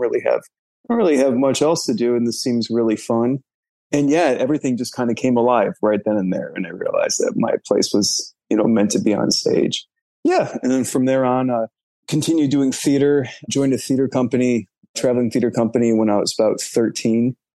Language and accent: English; Chicago, Illinois, United States; Chicago's my hometown. I got started in the Chicago theater scene.